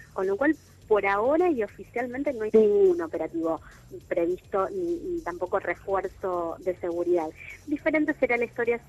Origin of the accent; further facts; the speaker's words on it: Argentina; ustedes nos conocen como somos los argentinos de criticones.